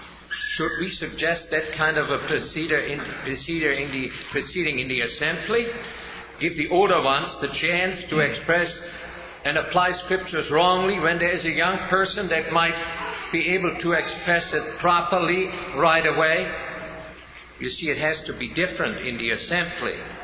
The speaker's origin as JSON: {"language": "English", "country": "Germany", "tie": "born or raised there", "said": "when I grew up in Germany"}